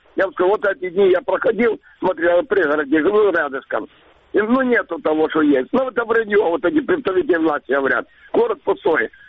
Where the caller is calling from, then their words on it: Yevpatoria, Crimea, Ukraine; Я звоню вас из Крыма, район Евпатории.